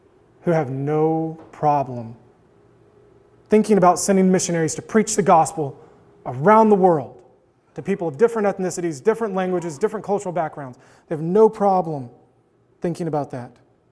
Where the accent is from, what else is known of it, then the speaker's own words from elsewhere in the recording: the South, United States; You know, growing up in the South, this is just one of those things that almost gets instilled in you.